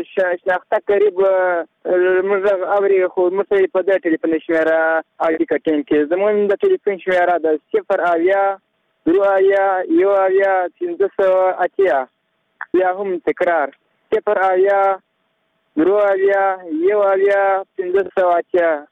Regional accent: Maiwand, Kandahar, Afghanistan; د کندهار میوند ولسوالۍ

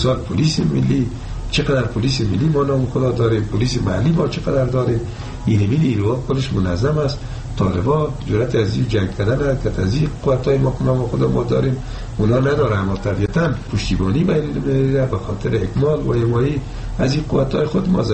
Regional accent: Afghanistan; ما افغان هستیم

